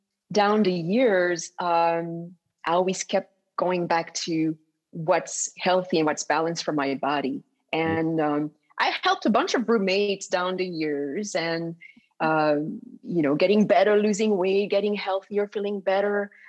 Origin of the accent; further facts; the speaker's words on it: DR Congo; also born or lived in Belgium / Burundi; The Congo. I was born in the Congo. My mom is from Congo. Dad is from Belgium. So in between those two countries, but most of my teen years, we were in Burundi next to the Congo, which were the most beautiful years of my life.